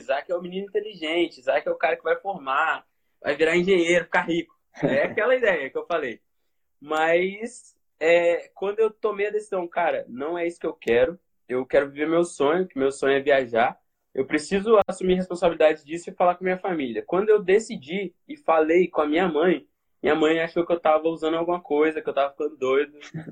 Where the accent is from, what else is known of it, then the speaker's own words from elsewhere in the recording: Guarapari, Espírito Santo, Brazil; Eu sou do Espírito Santo, eu nasci em Guarapari.